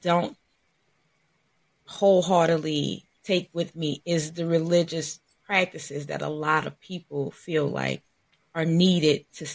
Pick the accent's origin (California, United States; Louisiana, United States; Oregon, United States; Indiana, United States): Louisiana, United States; New Orleans; Well, I'm from New Orleans, so a lot of people say we have the Southern hospitality.